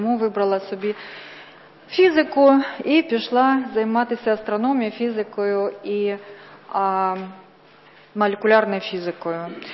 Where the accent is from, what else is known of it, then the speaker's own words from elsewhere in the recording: Lithuania; now in Ukraine; Народилась в Україні, виросла в Литві, все життя мріяла жити в Україні. Приїхала в Україну, поступила в університет